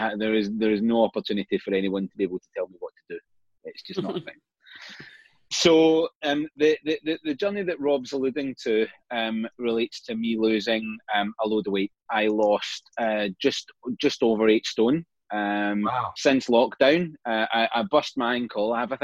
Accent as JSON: {"language": "English", "town": "Glasgow", "region": "Scotland", "country": "United Kingdom", "moved": "yes", "lives_now": "Carlisle, United Kingdom", "said": "I am 44 years old. I am from Glasgow, and I've probably spent the last 14 years living either outside of Glasgow or down in England. Currently live in Carlisle because it's as close as I can get to Scotland"}